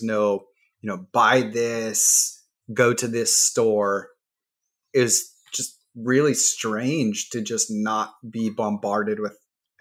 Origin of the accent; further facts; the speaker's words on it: Columbus, Ohio, United States; Like I grew up in Ohio outside Columbus, and I mean, those places just feel so different